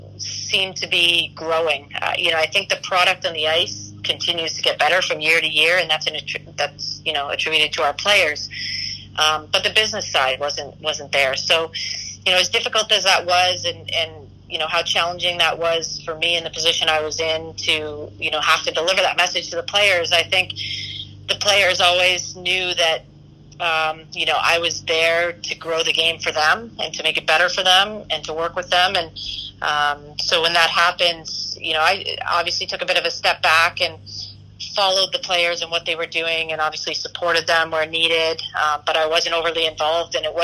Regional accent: Kingston, Ontario, Canada; because we are both from Kingston, and they loved hockey

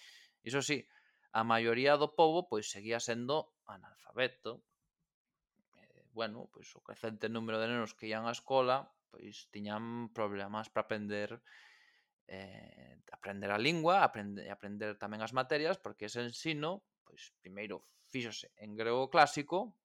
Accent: Galicia, Spain; Nos que somos galegos, máis ou menos, xa sabemos por onde vai isto.

